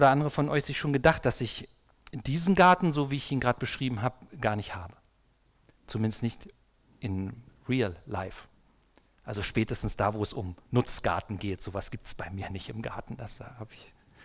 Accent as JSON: {"language": "German", "region": "East Germany", "country": "Germany", "tie": "born or raised there", "said": "Ich bin ja in der DDR aufgewachsen"}